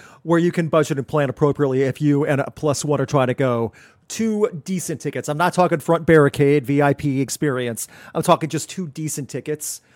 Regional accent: Midwest, United States; I come from the Midwest. I assure you, nothing like that looks like heaven.

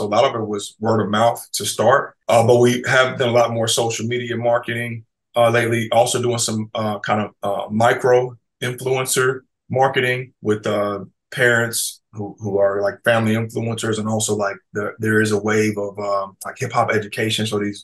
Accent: Kansas City, United States; now in Atlanta, United States; I'm founder and CEO of Healthy Hip Hop. I'm originally from Kansas City, now in Atlanta.

